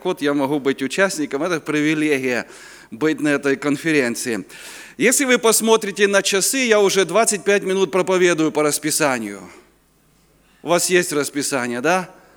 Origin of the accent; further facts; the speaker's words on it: Kyiv, Ukraine; я приехал с Киева, с Украины